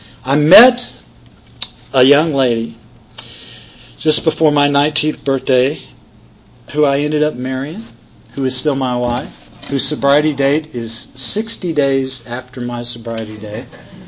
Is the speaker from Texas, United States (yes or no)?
yes; Texas, United States; I grew up in Texas. I grew up in a hard drinking culture, man.